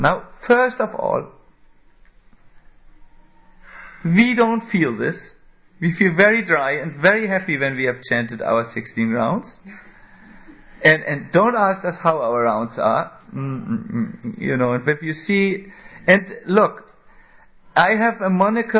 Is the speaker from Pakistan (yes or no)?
no; Germany; English is a second language; But because I come from Germany, I will go on intensely.